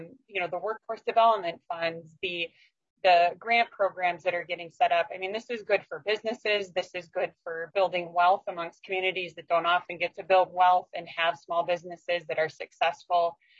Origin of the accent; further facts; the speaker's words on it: Minnesota, United States; And when we talk about equity, I'm from Greater Minnesota.